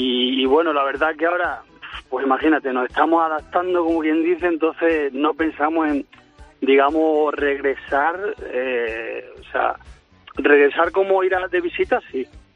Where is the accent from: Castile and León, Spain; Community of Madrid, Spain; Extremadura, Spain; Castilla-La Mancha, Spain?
Extremadura, Spain; Cáceres; also born or lived in Plasencia; yo nací en Plasencia, mi mujer también. Y bueno, a los 6 años ya me fui para Cáceres y sí. He viajado bastante, pero sí toda la vida llevaba viviendo en Cáceres.